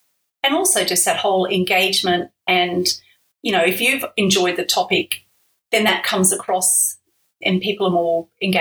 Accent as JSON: {"language": "English", "region": "Queensland", "country": "Australia", "tie": "born or raised there", "said": "So I grew up in North Queensland and I loved mathematics at school"}